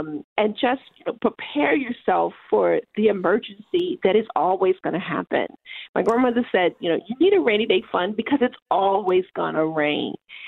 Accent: Baltimore, Maryland, United States; So I grew up in Baltimore. I was raised by my grandmother, who we always called Big Mama.

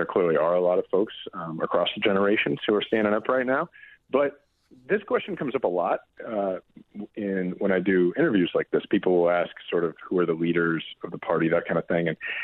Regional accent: United States; And I find that offensive as an American.

